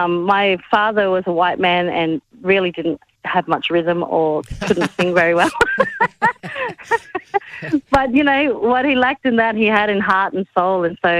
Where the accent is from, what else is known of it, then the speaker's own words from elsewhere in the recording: Enosvale, Queensland, Australia; I'm a Gugul Yalanji woman. I grew up in Far North Queensland in a little town called Enosvale, and I grew up eating a lot of bananas because that's where they all grow.